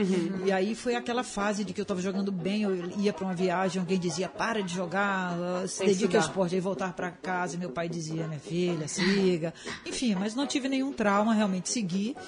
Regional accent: Bahia, Brazil; Eu nasci em 56, né? Então, veja bem, eu tinha 10 anos em 66, pouco se falava de tênis, né? Mas como boa baiana, na praia, frescobol.

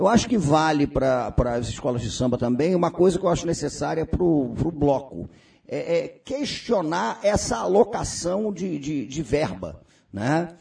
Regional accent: Rio de Janeiro, Brazil; Então, na minha perspectiva, sem dúvida alguma, eu sou do Rio de Janeiro

